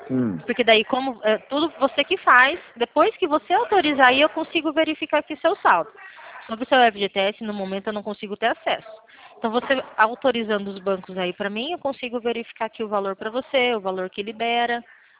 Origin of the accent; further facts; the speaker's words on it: Paraná, Brazil; sou daqui do Paraná